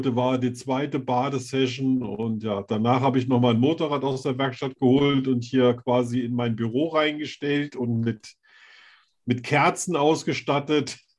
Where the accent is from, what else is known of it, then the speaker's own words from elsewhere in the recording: Marburg, Hesse, Germany; Nee, ich komme aus Marburg